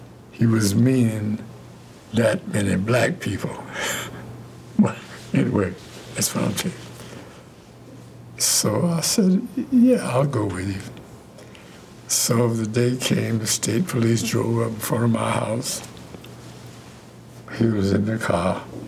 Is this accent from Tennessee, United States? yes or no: yes; Chattanooga, Tennessee, United States; now in Detroit, United States; Chattanooga, Tennessee.